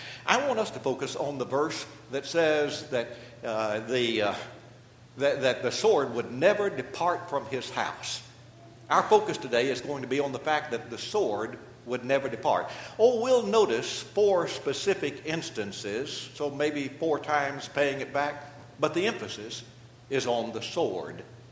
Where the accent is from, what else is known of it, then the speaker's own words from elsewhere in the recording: Arkansas, United States; I don't want any jokes about how they're from Arkansas. I'm from Arkansas.